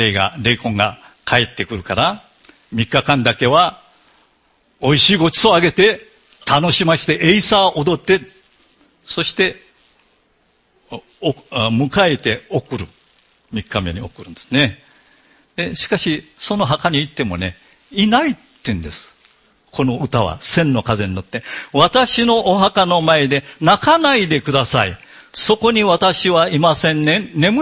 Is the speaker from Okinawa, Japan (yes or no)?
yes; Okinawa, Japan; 私たち沖縄の人たちは、もうやがてお盆が来ますね。